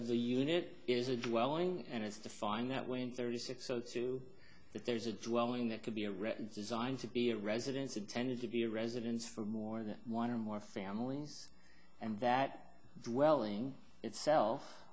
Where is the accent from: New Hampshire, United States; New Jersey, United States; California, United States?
New Jersey, United States; I grew up in New Jersey.